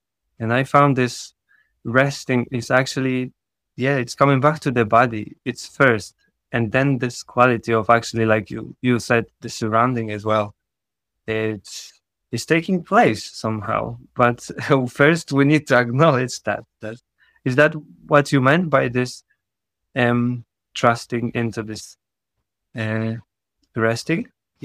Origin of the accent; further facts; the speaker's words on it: Poland; English is a second language; Yeah, I'm from Poland, so we're like neighbors.